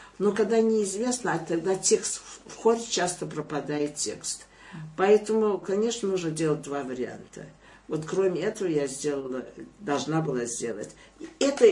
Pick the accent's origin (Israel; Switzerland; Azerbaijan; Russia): Azerbaijan; Мне кажется, где бы я ни жил, я азербайджанец.